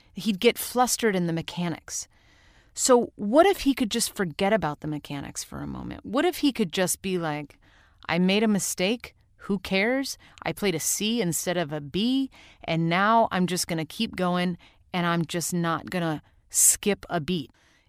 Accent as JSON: {"language": "English", "town": "St. Louis", "region": "Missouri", "country": "United States", "tie": "born or raised there", "also_born_or_lived": "Rochester, New York", "said": "when I was growing up in St. Louis and Rochester, New York, in both places, we had a darkroom."}